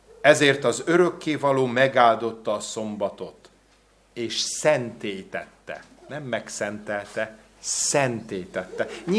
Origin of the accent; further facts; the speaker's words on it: Budapest, Hungary; Egy ekkora gyülekezetben nőttem föl, mint a ti gyülekezetetek, egy budapesti gyülekezet.